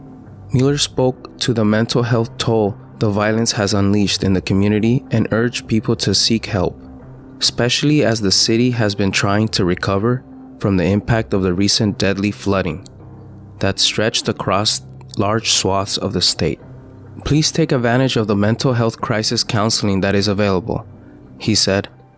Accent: California, United States; because it's here in my home state, you know, very close to the Monterey Park.

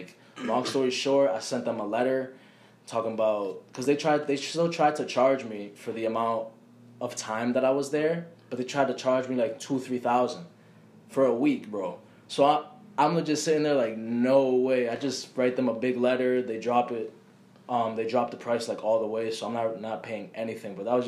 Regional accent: Boston, Massachusetts, United States; Back then, when I was way younger, it always was between South Boston, Dorchester. I lived in Rosendale for a few years, and it kind of just migrated always back to Dorchester.

